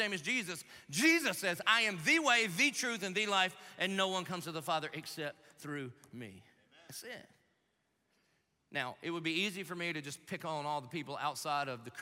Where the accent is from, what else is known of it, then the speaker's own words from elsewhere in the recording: Dillon, South Carolina, United States; now in Jacksonville, United States; And so, I mean, I grew up in Dillon